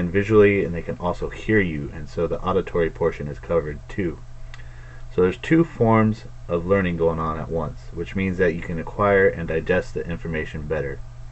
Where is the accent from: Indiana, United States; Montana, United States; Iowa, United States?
Indiana, United States; I was born and raised in Indiana, and I left for the Air Force basic training 3 months after my 18th birthday.